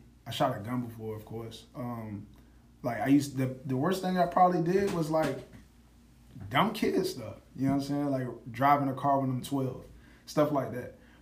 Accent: Stony Point, United States; See, and the same thing with, I'm from Stony Point on Newtown Road, and every day it was always something out there.

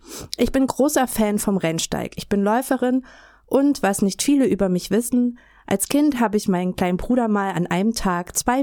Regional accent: Thuringia, Germany; ich bin 35 Jahre alt und ich komme aus Thüringen und habe auch immer hier gelebt.

